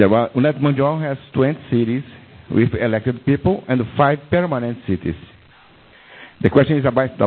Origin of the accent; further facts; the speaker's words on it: Brazil; English is a second language; I'm from Brazil.